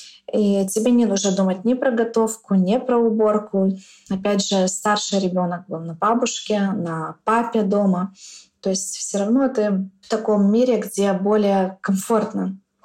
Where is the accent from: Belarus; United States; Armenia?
Belarus; Мы из Беларуси.